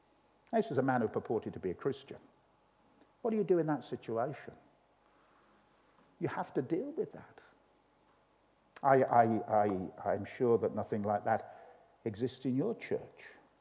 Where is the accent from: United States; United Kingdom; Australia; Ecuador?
United Kingdom; Birmingham, West Midlands; moved away; When I was a little boy growing up in Birmingham